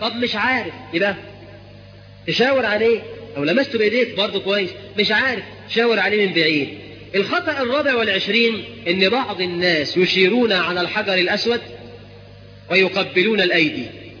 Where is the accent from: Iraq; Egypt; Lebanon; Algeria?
Egypt; وإحنا كمصريين